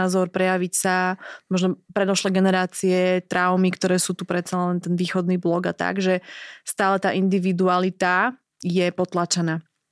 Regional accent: eastern Slovakia, Slovakia; Ja som z východu, takže presne viem, že si to tak ľudia vážia a tešia sa a vedia ukázať emócie.

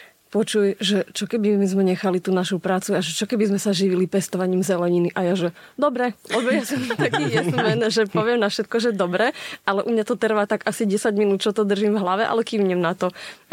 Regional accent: Snina, Prešov Region, Slovakia; potom sme mali ešte polia okolo Sniny, asi môžem povedať, že sme zo Sniny. A keď hovoríš, že si vyrastal na dedine, u nás to bolo podľa mňa veľmi podobné, lebo tak Snina nie je zase nejaké veľké mesto.

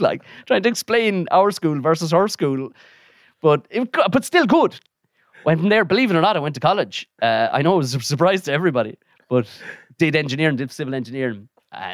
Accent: Glen of Aherlow, Tipperary, Ireland; The Glen of Aherlow is the name of it. So it would be the main road between Limerick and Waterford.

